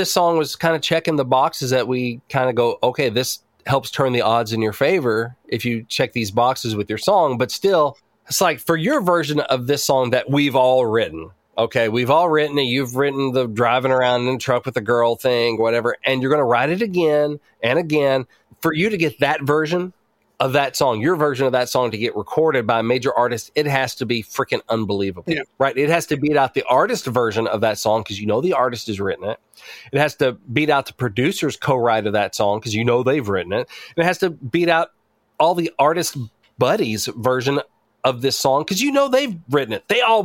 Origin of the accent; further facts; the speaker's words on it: Batesville, Arkansas, United States; if you grew up where I grew up in Batesville, Arkansas, the going was the only place to go.